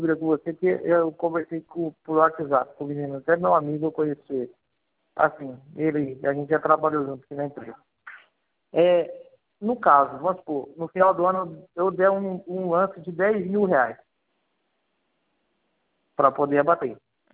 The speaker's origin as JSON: {"language": "Portuguese", "town": "São José do Rio Preto", "region": "São Paulo", "country": "Brazil", "tie": "born there", "said": "São José do Rio Preto."}